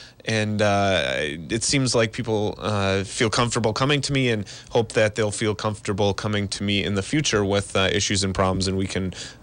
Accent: Plymouth, Wisconsin, United States; Well, I was born and raised in Plymouth. I live there with my wife, Jenny, and our puppy, Teddy.

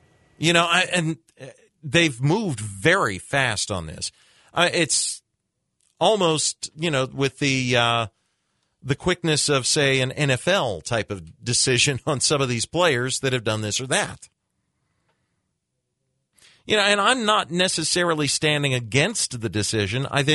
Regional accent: Ohio, United States; I grew up in Ohio. I went to Cincinnati Reds games all my life.

